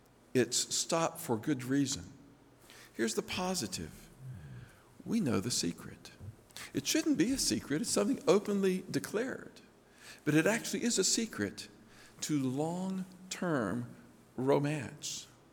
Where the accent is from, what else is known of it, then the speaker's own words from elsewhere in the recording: Lookout Mountain, United States; I grew up on Lookout Mountain, and Lookout Mountain has real bluffs around the edge of it.